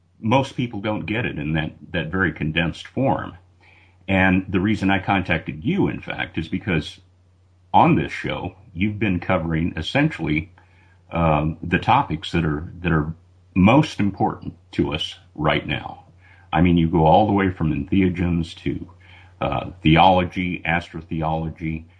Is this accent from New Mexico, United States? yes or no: yes; Las Cruces, New Mexico, United States; Well, I was raised mostly in Las Cruces, New Mexico in the 1950s and 60s.